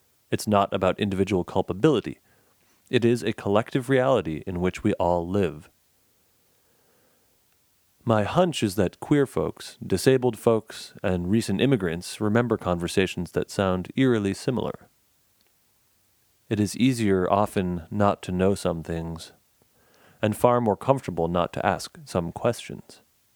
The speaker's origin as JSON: {"language": "English", "country": "United States", "said": "As an American, I could not avoid responsibility."}